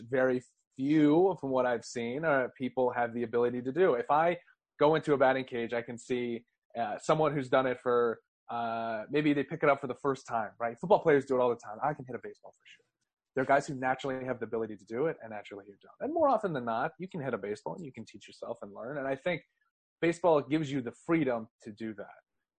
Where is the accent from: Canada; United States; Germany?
United States; Scottsdale, Arizona; for those who don't know me. For those who do know me, I don't know how they would. I grew up in Scottsdale, Arizona, which is a very baseball-heavy town.